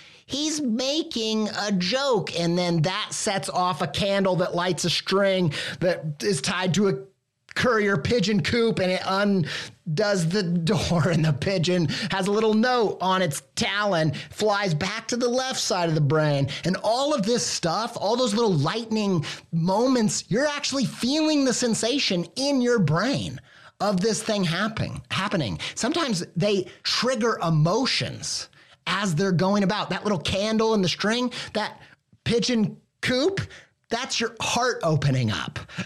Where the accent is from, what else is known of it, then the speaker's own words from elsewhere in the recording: Midwest, United States; I'm an idiot from the Midwest.